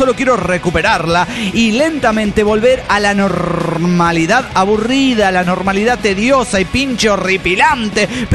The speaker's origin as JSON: {"language": "Spanish", "country": "Mexico", "lives_now": "Ferrara, Italy", "said": "Bueno, sí, bueno, no soy italiana, digo, no hace falta, soy mexicana."}